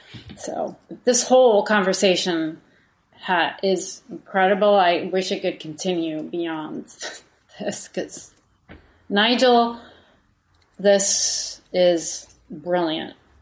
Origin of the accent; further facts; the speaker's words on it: Puerto Rico; And then that's in Puerto Rico, I'm afraid I'm not considered Puerto Rican, even though that's where I live my entire life.